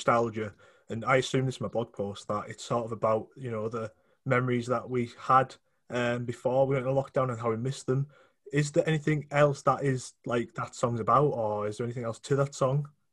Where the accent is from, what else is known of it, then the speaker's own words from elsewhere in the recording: North East England, United Kingdom; I mean, we're from the North East. It's, you know, they should care about us.